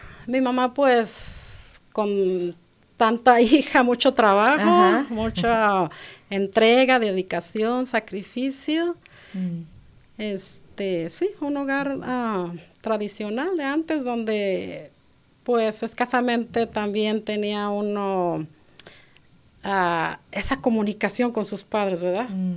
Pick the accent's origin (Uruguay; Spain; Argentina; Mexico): Mexico; Durango; now in Denver, United States; Soy de México, de Durango, un pueblito pequeño, donde por municipios se conoce uno todo. Ajá. Ahí fue donde crecí.